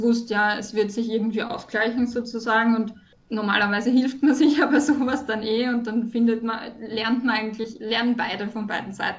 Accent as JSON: {"language": "German", "town": "Wiener Neustadt", "region": "Lower Austria", "country": "Austria", "said": "weil ich komme aus der Gegend"}